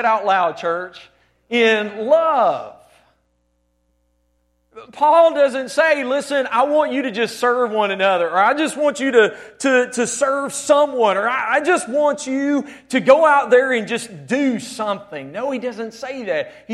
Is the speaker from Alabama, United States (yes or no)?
yes; Hamilton, Alabama, United States; But I remember when I was just a young boy growing up in Hamilton, Alabama